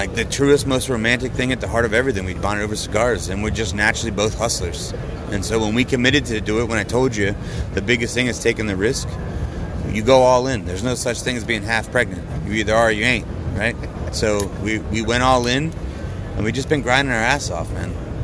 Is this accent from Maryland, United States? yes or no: yes; Baltimore, Maryland, United States; So we're both Ravens fans. I'm from Baltimore.